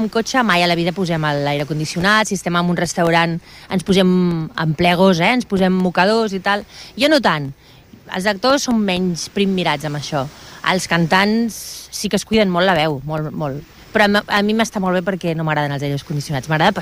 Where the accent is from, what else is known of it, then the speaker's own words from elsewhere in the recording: Barcelona, Catalonia, Spain; now in Altafulla, Spain; jo sóc de Barcelona i, a més, fins a venir aquí vivia a Canaletes, o sigui, al carrer Tallers, que està amb Canaletes, o sigui, més centre i més bullici no es pot tenir